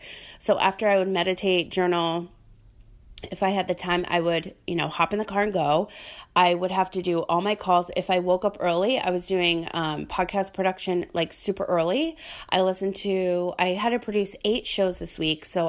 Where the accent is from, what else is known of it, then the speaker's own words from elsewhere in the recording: Rhode Island, United States; So I grew up in hurricanes. I grew up in Rhode Island.